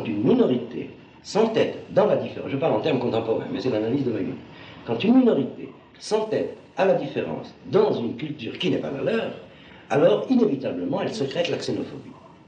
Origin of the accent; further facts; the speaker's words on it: Algeria; je suis Algérien d'origine.